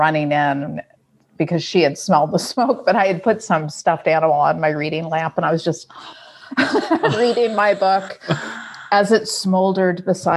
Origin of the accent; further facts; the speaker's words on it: Dartmouth, Nova Scotia, Canada; I grew up in Nova Scotia, in Dartmouth, Nova Scotia. So that was a wonderful place to have a childhood.